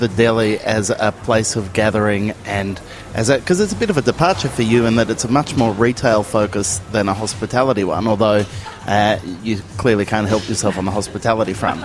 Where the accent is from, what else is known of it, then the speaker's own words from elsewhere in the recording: Melbourne, Victoria, Australia; I grew up in the Melbourne suburb of Brunswick